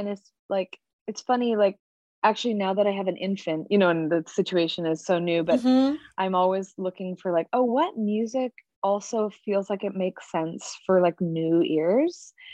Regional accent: West Coast, United States; I always feel like I'm from the West Coast, but I've been out here for so long

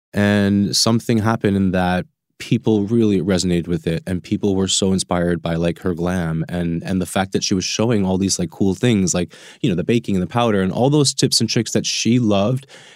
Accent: United States; born there; I am Albanian. Well, I was born in America, but okay.

